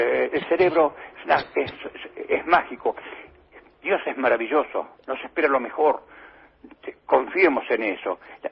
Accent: Argentina; Yo soy argentino

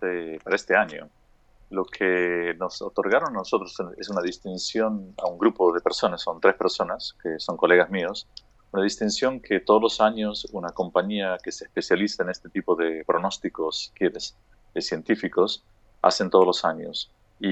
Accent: Córdoba, Argentina; now in Canada; Estoy en Canadá, sí, hace muchos años ya. Yo me fui de Argentina hace 32 años y estoy en Canadá hace 22 años.

